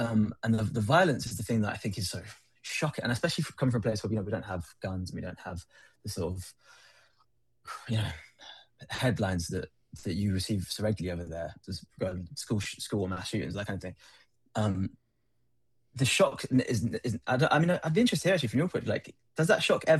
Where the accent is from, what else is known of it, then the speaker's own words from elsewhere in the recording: United Kingdom; sometimes it feels a little bit like that as a British person looking in at American politics